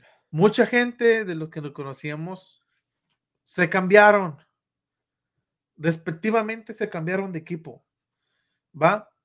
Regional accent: Morelos, Mexico; Es mi equipo porque es de donde yo soy, de Morelos.

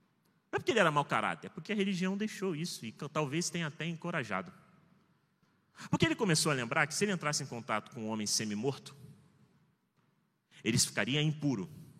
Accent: Rio de Janeiro, Brazil; O pessoal sabia que eu era carioca, e olha que eu nem tenho um sotaque forte do Rio de Janeiro, porque aqui vocês falam que eu sou de São Paulo.

